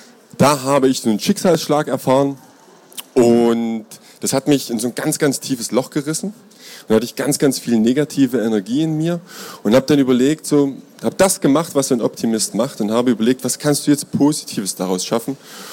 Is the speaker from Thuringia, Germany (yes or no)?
no; Pirna, Saxony, Germany; born there; ich bin 82 in Pirna in der Sächsischen Schweiz geboren